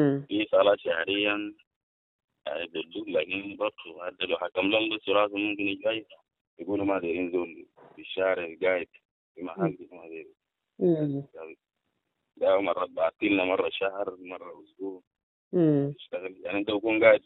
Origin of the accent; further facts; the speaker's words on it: South Sudan; أنا إنسان جنوبي وكده هسه ناس بيقولوا لي أنا دارفوري